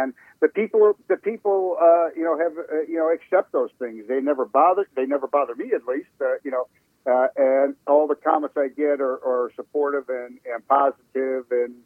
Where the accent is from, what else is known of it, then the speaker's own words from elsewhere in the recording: Chicago, Illinois, United States; also born or lived in Phoenix; I'm from Chicago. I was born and raised in Chicago, and, kind of a baseball nomad.